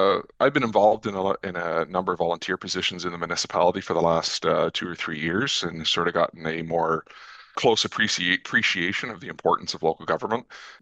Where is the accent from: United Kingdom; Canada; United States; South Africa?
Canada; Rideau Lakes, Ontario; I grew up in Rideau Lakes in the South Elmsley area